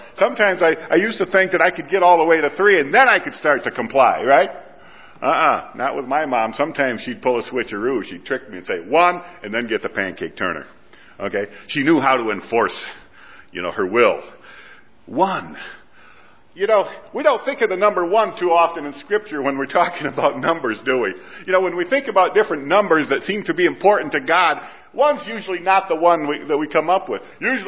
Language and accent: English; Michigan, United States; I'm originally from Michigan, so I probably don't.